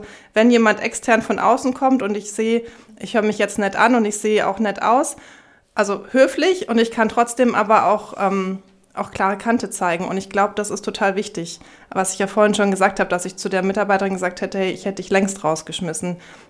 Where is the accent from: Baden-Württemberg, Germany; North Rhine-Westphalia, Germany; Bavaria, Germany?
Baden-Württemberg, Germany; Stuttgart; also born or lived in Oman; Ursprünglich bin ich Stuttgarterin, also Spätzlesfresserin, sagt mein Sohn jetzt. hört man zum Glück nicht mehr. Im Oman waren wir 5 Jahre